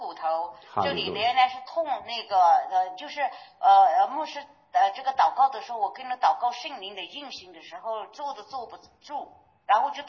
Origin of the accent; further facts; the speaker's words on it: Pu'er, Yunnan, China; now in Kunming, China; 我是云南省这个普洱的，现在在昆明，常住昆明。